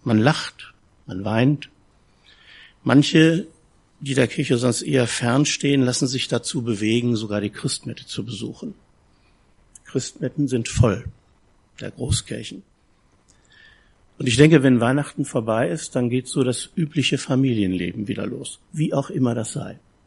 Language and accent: German; North Rhine-Westphalia, Germany; So sagt man in meiner Heimat im Ruhrgebiet, ne?